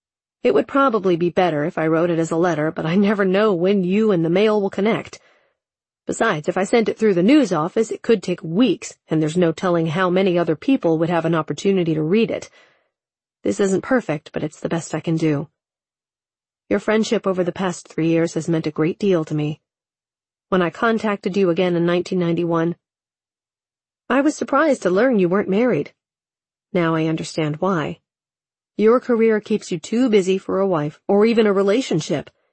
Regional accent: Pine Ridge, South Dakota, United States; I was born and raised in Pine Ridge, so needless to say, this town has a lot of memories for me

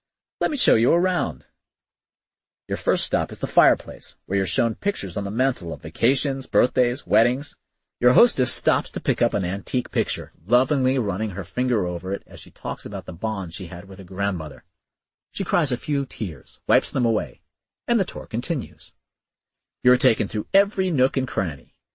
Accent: New York City, New York, United States; I grew up in New York City during a time when gang activity was so rampant that it felt normal.

